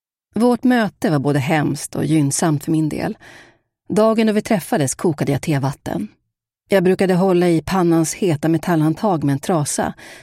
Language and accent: Swedish; Sri Lanka; Redan under min uppväxt i Sri Lanka